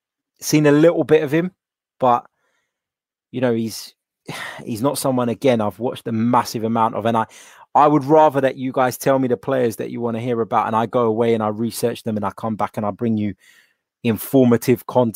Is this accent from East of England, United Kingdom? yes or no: no; London, United Kingdom; born there; Cypriot, Greek Cypriot family originate from Cyprus. I was born here in London.